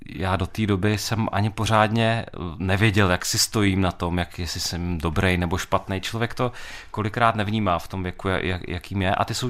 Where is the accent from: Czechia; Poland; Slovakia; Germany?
Czechia; South Moravian Region; protože pocházím z Jižní Moravy